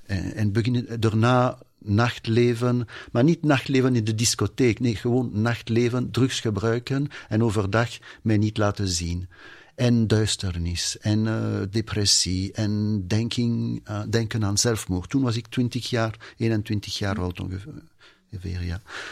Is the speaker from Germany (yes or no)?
no; Wallonia, Belgium; Want ik kom in de buurt van Luik. En daar in onze buurt was er dat kapelletje.